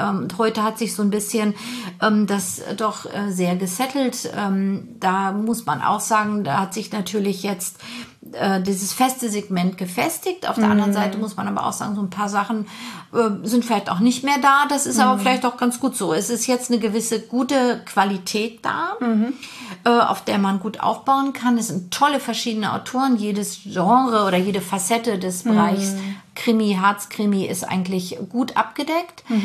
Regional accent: Harz, Germany; Ich bin da nur im Harz groß geworden, also sehr viel. Ich bin Harzerin. Ich war zwar lange auch weg, bin aber auch ganz bewusst und gerne wiedergekommen.

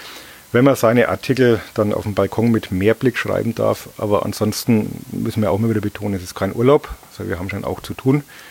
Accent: Bavaria, Germany

